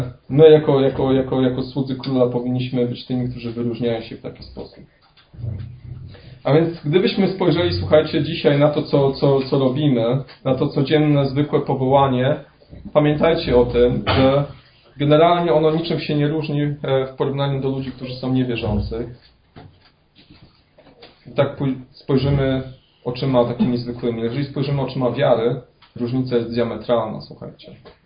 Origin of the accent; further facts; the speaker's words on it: Poznań, Greater Poland Voivodeship, Poland; ja wiem, że jestem z Poznania